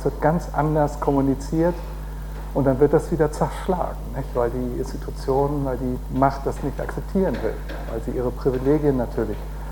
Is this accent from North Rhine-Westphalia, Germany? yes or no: no; Schleswig-Holstein, Germany; wie heißt der nochmal in Schleswig-Holstein? Ah, ja. Mein Heimatland